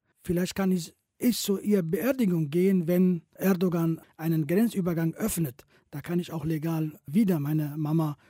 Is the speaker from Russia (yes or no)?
yes; Moscow, Russia; German is a second language; also born or lived in Syria; now in Germany; ich bin in einer Diktatur in Syrien geboren, in einer zweiten Diktatur in Moskau aufgewachsen.